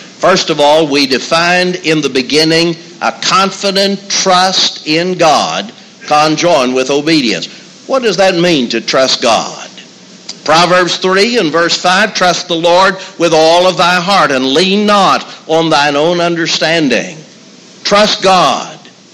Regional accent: New Martinsville, West Virginia, United States; I grew up in New Martinsville, West Virginia.

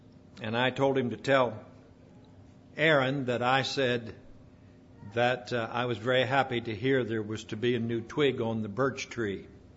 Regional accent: West Virginia, United States; Because most of the time in the U.S., when we say I'm from West Virginia, they'll say, is that near Richmond?

